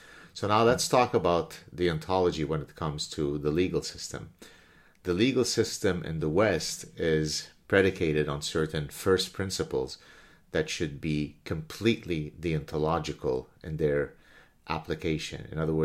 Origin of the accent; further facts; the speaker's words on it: Canada; I'm Canadian